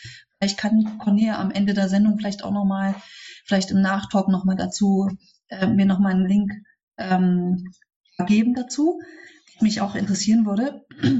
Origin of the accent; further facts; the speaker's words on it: Leipzig, Saxony, Germany; in Leipzig, wo ich herkomme